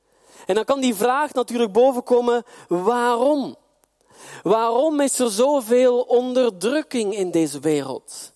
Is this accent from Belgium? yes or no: yes; Belgium; zoals wij in België zeggen, waar ik vandaan kom